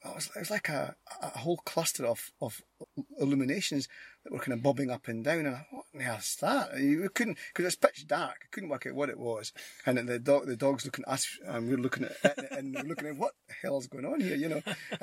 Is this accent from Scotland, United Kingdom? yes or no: yes; Scotland, United Kingdom; accent: Scottish; It's my poor Scottish accent.